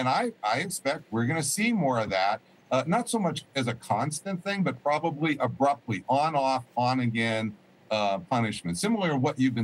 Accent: Erie, Pennsylvania, United States; I went to 4 Harris rallies, including in my hometown, Erie, Pennsylvania, where I really know the town, okay?

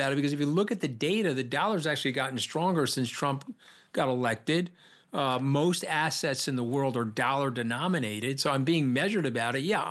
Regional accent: United States; That's not the neighborhood I grew up in the United States. We don't do that.

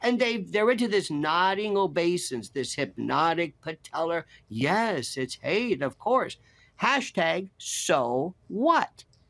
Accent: United States; I'm an American, damn it.

